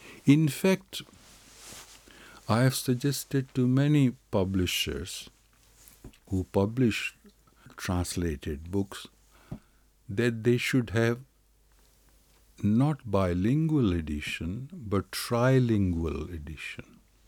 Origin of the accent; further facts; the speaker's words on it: India; English is a second language; being an Indian who speaks Hindi and Urdu, I know Farsi words because there are lots of Farsi words in Hindustani and Hindi and Urdu.